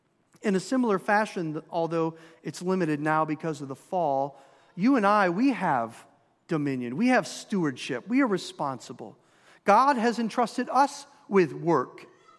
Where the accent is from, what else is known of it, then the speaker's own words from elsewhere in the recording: Minnesota, United States; In Minnesota, I grew up out in the country. Double-wide trailer. My grandparents partitioned their land, gave us 8 acres.